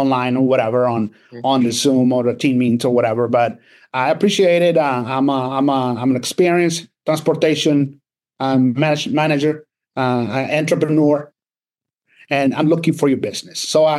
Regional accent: Laredo, Texas, United States; I'm from Laredo and I know the big players when it relates to trucking.

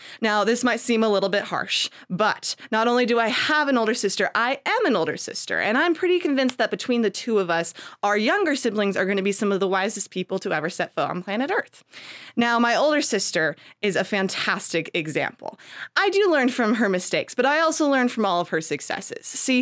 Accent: Phoenix, Arizona, United States; I'm from Phoenix, Arizona, and I'm a professional storyteller.

